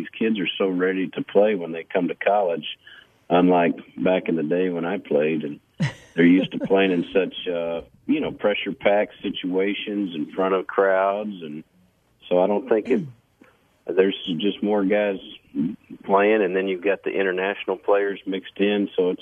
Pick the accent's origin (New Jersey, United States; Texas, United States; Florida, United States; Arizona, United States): Texas, United States; Alvin; Well, I'm from Alvin, Texas, just south of Houston, down toward Galveston.